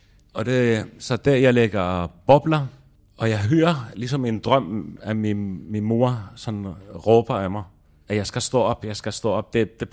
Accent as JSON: {"language": "Danish", "country": "Lebanon", "tie": "born or raised there", "moved": "yes", "lives_now": "Denmark", "said": "men født og opvokset i Libanon, så bliver det også lidt mere forvirrende for folk."}